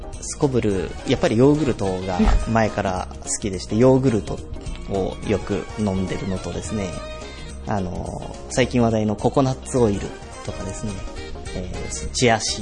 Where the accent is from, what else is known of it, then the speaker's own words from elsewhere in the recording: Chita, Aichi, Japan; now in Toyohashi, Japan; なんとなくこう愛知県の中でずっと過ごしてまいりました。